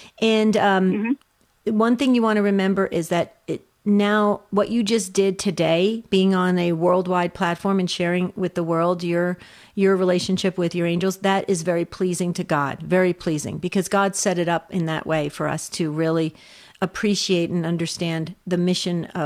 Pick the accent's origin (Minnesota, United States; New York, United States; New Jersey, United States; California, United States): New Jersey, United States; accent: New Jersey; You can hear my New Jersey accent coming out.